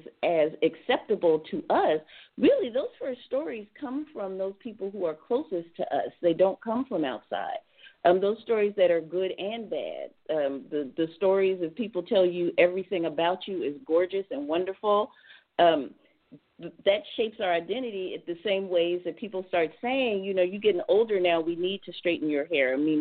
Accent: the South, United States; And growing up in the South, my grandmother had, sounds like the same kind of hair that you have, is kind of wavy.

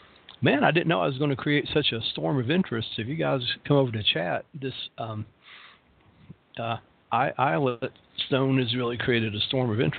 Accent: the South, United States; accent: Southern; hey, my southern accent is charming, warm, rich, and personable.

